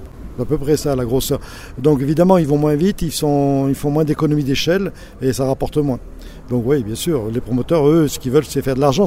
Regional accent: Occitanie, France; moi je viens du Larzac

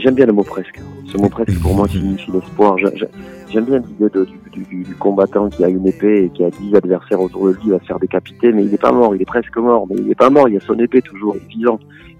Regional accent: Verdun-les-Bains, France; c'est des jours qui m'ont fondé quand j'étais ado, à Verdun-les-Bains dans mon village.

